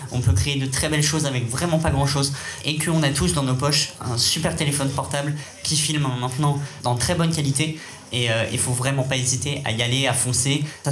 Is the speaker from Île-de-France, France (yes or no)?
no; Châtellerault, Nouvelle-Aquitaine, France; Je viens de Châtellerault, je suis pas né dans une grande ville comme Paris